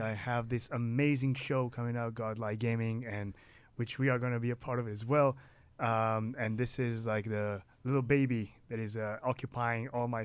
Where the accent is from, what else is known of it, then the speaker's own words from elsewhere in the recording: Israel; I'm a producer from Israel